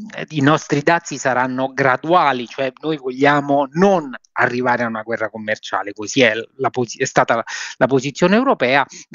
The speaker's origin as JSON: {"language": "Italian", "town": "Rome", "region": "Lazio", "country": "Italy", "said": "In Italia, a Roma, da dove vengo io in particolar modo, no?"}